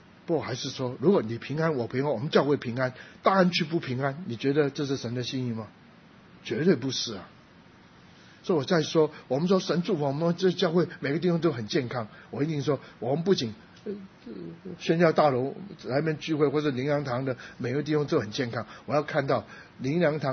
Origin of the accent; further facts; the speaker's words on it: Guangdong, China; 那我们广东人蛮绝的